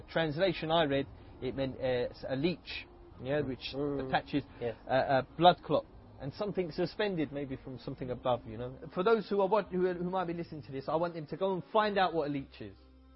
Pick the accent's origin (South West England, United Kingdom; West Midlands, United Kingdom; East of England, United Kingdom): East of England, United Kingdom; Alhamdulillah, I was born and raised in Essex, which is just outside of London. I was raised in a family of, we could call ourselves agnostic. We used to believe in God, but we didn't really follow a particular religion. However, I was baptized.